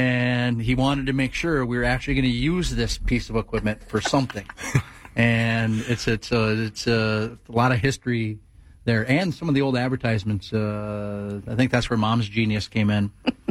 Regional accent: Wisconsin, United States; You know, I grew up in Western Wisconsin, and it seemed like everybody that worked at Anderson Windows had a good life.

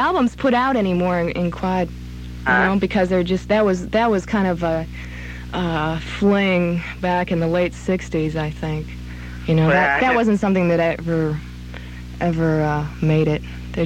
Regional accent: Madison, Wisconsin, United States; No, originally I'm from Madison, Wisconsin.

